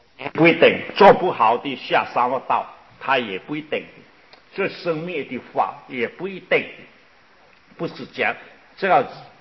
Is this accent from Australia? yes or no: no; China; 其实我中国人啊很多啊